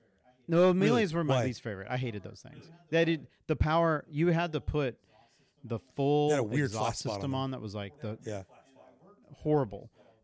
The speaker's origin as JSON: {"language": "English", "town": "College Station", "region": "Texas", "country": "United States", "said": "I got to BS with Colin because I'm from College Station, which is not far away from Conroe. So it was just a quick good old boy Texas thing, right?"}